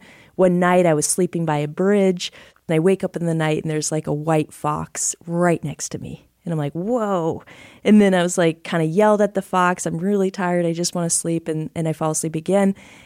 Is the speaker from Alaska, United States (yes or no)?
yes; Alaska, United States; Bears I see a lot because I'm from Alaska.